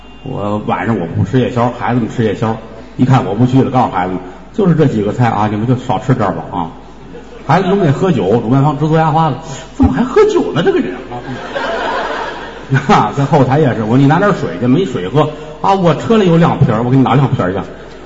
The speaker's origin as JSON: {"language": "Chinese", "town": "Shenyang", "region": "Liaoning", "country": "China", "said": "我是沈阳人，"}